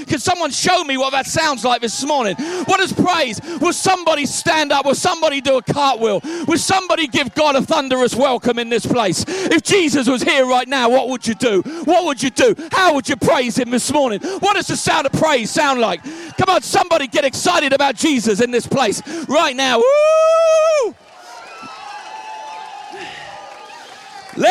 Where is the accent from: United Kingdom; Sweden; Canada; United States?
United Kingdom; England; I'm English, and I know I'm meant to preach all nice and quiet